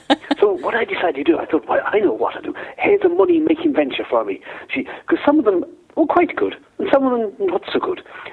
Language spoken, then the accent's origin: English; Ireland; No. You know, as Irish, we never get sunburned at all.